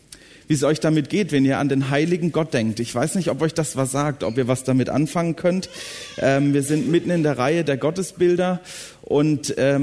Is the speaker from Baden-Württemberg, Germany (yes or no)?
yes; Baden-Württemberg, Germany; Und ich musste so an einen Ausspruch denken aus dem Süden, wo ich herkomme, das heiligst Blechle.